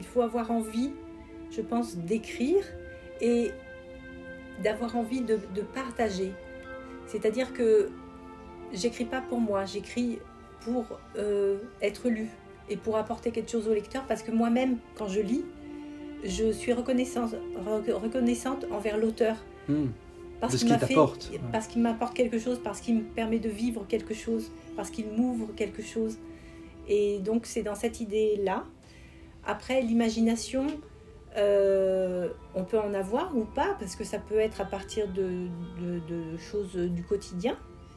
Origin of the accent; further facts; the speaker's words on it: Mali; also born or lived in Brazil / Burkina Faso; mes parents étaient enseignants coopérants, et donc j'ai grandi successivement au Brésil pendant 5 ans, au Burkina Faso pendant 6 ans et au Mali.